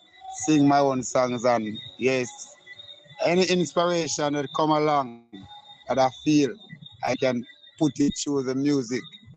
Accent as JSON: {"language": "English", "town": "Sturgetown", "region": "Saint Ann", "country": "Jamaica", "tie": "born or raised there", "said": "he is from my hometown, my community where I grew up in. St. Anne, a place called Sturgetown."}